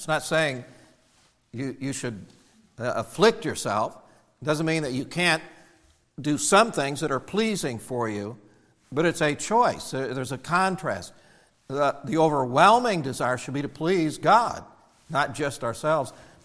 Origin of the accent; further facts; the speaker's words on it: Indiana, United States; Now, I grew up in the Midwest. People in New England think it's the South because we're not good in geography in New England or something. But they say, where are you from? I'm from Indiana.